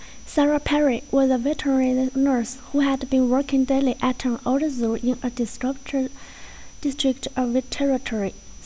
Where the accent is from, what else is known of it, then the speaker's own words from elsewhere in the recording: Yancheng, Jiangsu, China; English is a second language; now in Suzhou, China; I come from Yancheng, Jiangsu Province. I come to Science and Technology of Suzhou University in 2009.